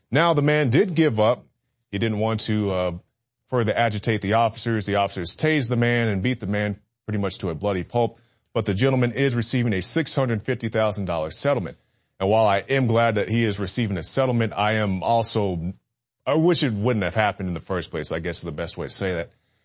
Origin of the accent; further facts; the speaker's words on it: Tulsa, Oklahoma, United States; we saw the officer in my hometown of Tulsa, Oklahoma